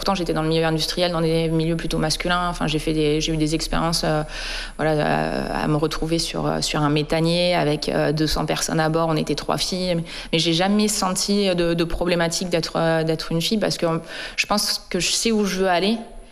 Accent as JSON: {"language": "French", "region": "Normandy", "country": "France", "moved": "as an adult", "said": "moi, je suis normande, donc je suis de Cotentin à la base, mais sauf que je suis partie après le bac. Donc à 18 ans, et puis je suis revenue cette année, donc là j'ai 44 ans"}